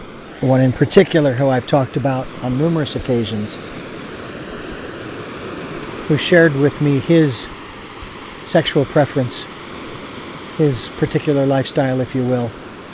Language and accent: English; Phoenix, Arizona, United States; Being born and raised in Phoenix, Arizona. Family of eight, a brother, two older sisters, two younger sisters, two parents, in a three-bedroom, one-bathroom home that could not have been more than 1,000 square feet